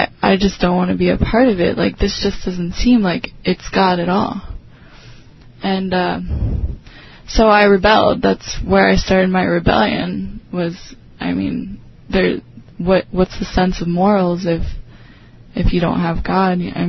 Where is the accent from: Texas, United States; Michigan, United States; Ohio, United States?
Ohio, United States; I'm originally from Ohio